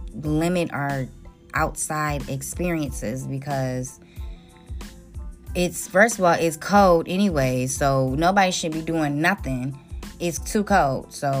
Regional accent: Detroit, Michigan, United States; I don't know where y'all from, but I am from Detroit, Michigan, and we are known for, on New Year's, people go outside and shoot their guns.

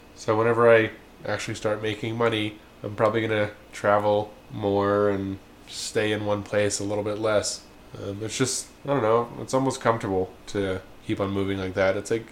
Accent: Virginia, United States; Like, I say I'm from Virginia, but I'm really from America. I'm a true American.

